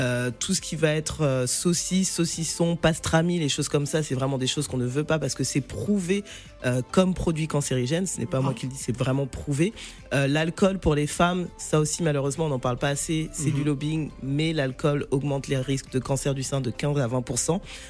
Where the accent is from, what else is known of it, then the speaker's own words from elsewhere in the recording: Cameroon; les légumes du village comme on dit chez nous au Cameroun